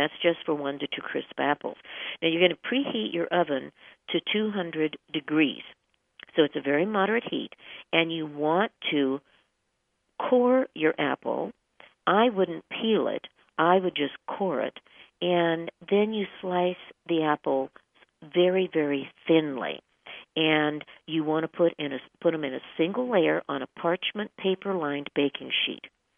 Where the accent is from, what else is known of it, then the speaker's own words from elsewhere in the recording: Alaska, United States; I'm going to be back in my home state as of tomorrow. So we'll be broadcasting live again from the Pacific Northwest because, as I mentioned to you earlier, I'm right here in Anchorage, Alaska